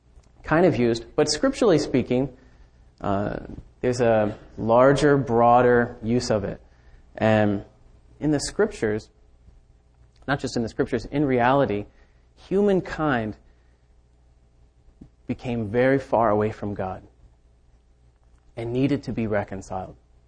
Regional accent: Kentucky, United States; But I'm from Kentucky, so I didn't have a problem.

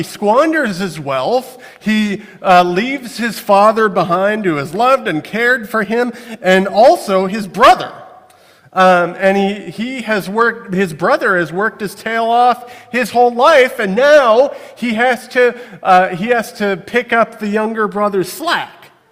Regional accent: Neenah, Wisconsin, United States; So I grew up in Neenah, which is not quite as small as this town, but still pretty small and pretty white and pretty ethnically homogenous.

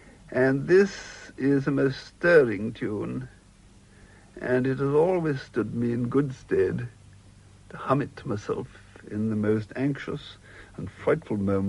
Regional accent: England, United Kingdom; also born or lived in Mariupol, Ukraine; I'm entirely English. And by English, I mean English and not British.

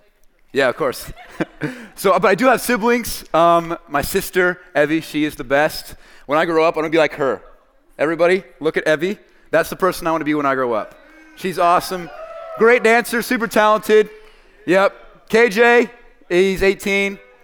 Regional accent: Syracuse, New York, United States; born there; But yeah, so I was born in Syracuse. Some of that northern mindset stuck with me. I don't like sweet tea. Okay. I don't like grits.

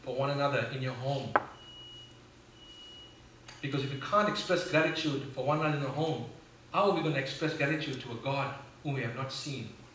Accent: South Africa; There's a crazy story that I always tell. I grew up in South Africa.

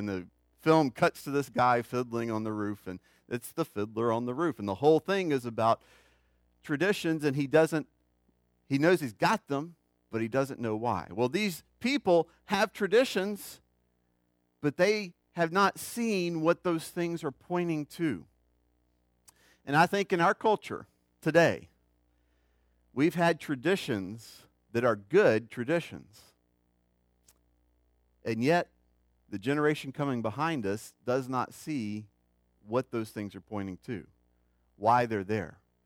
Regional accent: Mississippi, United States; Now, you know I'm from Mississippi, so I can't call the Hogs real well.

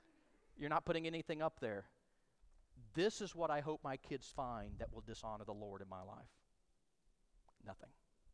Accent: Tyler, Texas, United States; because I grew up in Tyler, Texas, I named my boy Tyler.

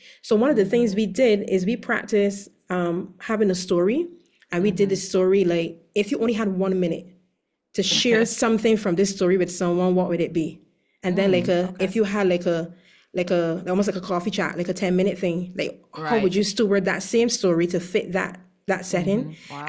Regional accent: Barbados; Well, I would have mentioned in the beginning that I'm from Barbados

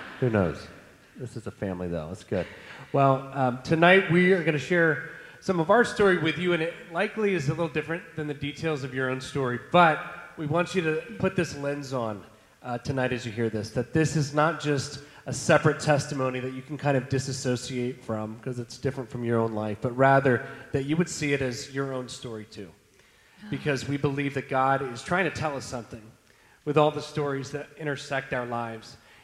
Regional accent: Montgomery, Alabama, United States; Catherine is from Georgia, and I grew up in Montgomery, Alabama.

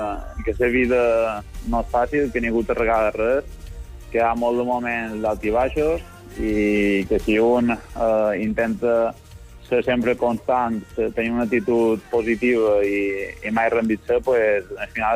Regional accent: Maria de la Salut, Balearic Islands, Spain; vaig començar a jugar a l'equip del meu poble, Maria de Salut, i vaig pegar les primeres passes allà.

